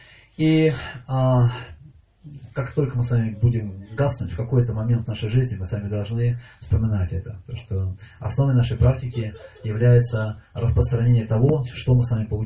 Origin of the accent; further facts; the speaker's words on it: Nizhny Novgorod, Nizhny Novgorod Oblast, Russia; И он меня спрашивает, вы откуда? Я говорю, с Нижнего Новгорода.